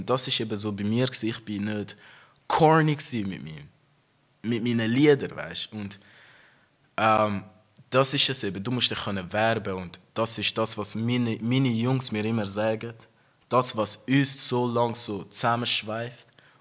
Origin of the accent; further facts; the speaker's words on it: Wetzikon, Zurich, Switzerland; Wir sind alle in Wetzikon aufgewachsen.